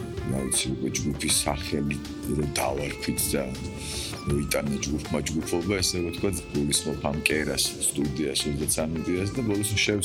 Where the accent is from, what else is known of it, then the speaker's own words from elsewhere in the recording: Ozurgeti, Guria, Georgia; იმიტომ რომ ბავშვობა გურიაში გავიბადე, გავიზარდე, ყველა არ დადეგებს იქ ვატარებდი და იქ ატარებენ დღესაც ჩემი შვილები